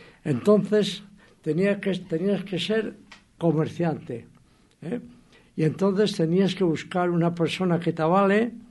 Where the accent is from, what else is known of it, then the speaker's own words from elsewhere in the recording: Zamora, Castile and León, Spain; born there; also born or lived in Salamanca; yo de origen nací en Zamora, ¿eh? Entonces mi padre, por circunstancias que no vienen al caso, montó una tienda en Zamora y no le fue bien y se vino a Salamanca.